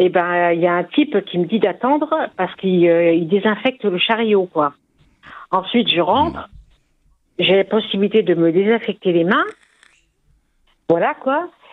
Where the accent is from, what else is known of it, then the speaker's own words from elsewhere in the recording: France; now in Germany; Oui, je suis française. Je suis en Allemagne depuis plusieurs années.